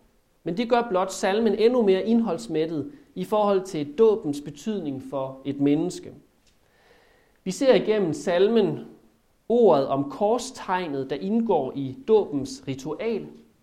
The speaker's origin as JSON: {"language": "Danish", "region": "Central Denmark Region", "country": "Denmark", "said": "Nu er vi jo vestjyder, så det er på en moderat måde her ved os"}